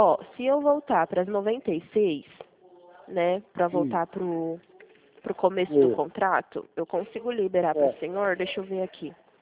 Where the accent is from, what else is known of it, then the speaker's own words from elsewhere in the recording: Presidente Prudente, São Paulo, Brazil; eu sou de Presidente Prudente, tá? De São Paulo.